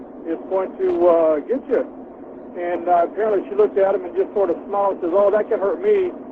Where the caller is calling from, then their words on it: California, United States; Hey, I'm calling from Central California, driving a truck.